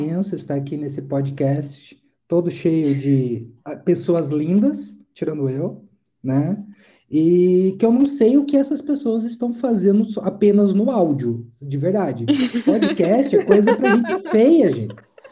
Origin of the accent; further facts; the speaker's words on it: Curitiba, Paraná, Brazil; eu sou curitibano